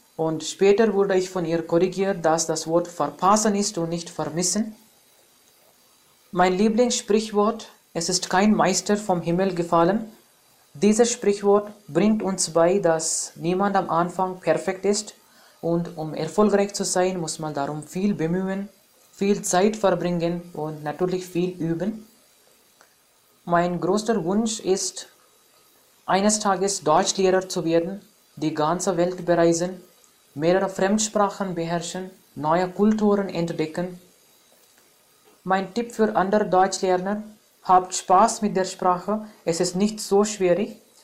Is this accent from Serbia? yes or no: no; India; German is a second language; Ich komme ursprünglich aus Indien und ich bin im Jahr 1990 geboren. Ich lerne Deutsch